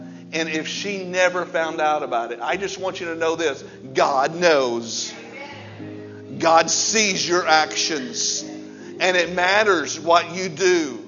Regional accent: Granite City, Illinois, United States; we were raised in Granite City on the wrong side of the tracks, back by the steel mills, where the rats were as big as dogs.

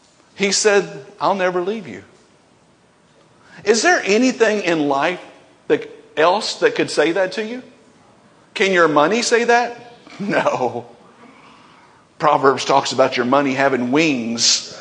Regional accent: Murray, Kentucky, United States; You know, I'm from Murray

